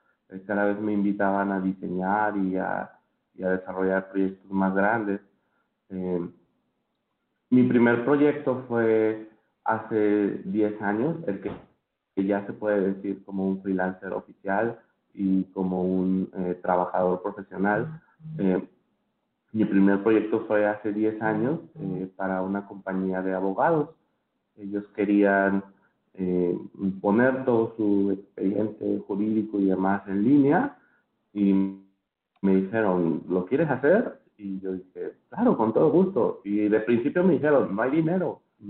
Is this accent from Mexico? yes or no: yes; Mexico City, Mexico; now in Hermosillo, Mexico; soy de la Ciudad de México, nativo de la Ciudad de México, pero me vine a vivir aquí a la frontera con Estados Unidos. Estoy en Hermosillo, Sonora, que está a unos 200 kilómetros de la frontera.